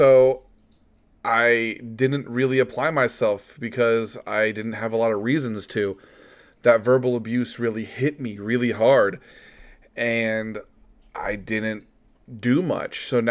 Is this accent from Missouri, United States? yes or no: yes; Missouri, United States; born there; I'm starting to see that maybe it's for the best that I was born in Missouri and in the Midwest